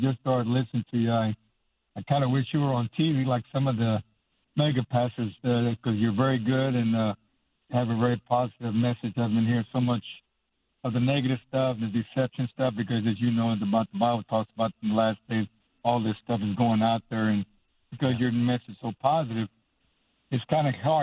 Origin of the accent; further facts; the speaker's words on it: Texas, United States; accent: Texas; I'm back originally from Texas, as you probably pick up my accent